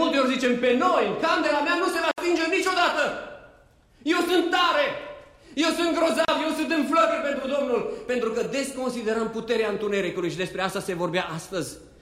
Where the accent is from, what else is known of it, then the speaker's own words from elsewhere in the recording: Romania; mai ales cei care suntem din România și am crescut în România